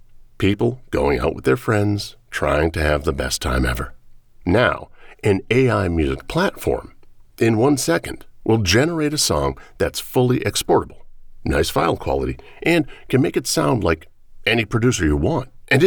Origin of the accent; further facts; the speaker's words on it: Phoenix, Arizona, United States; Like many Phoenicians, I grew up regularly vacationing in San Diego proper.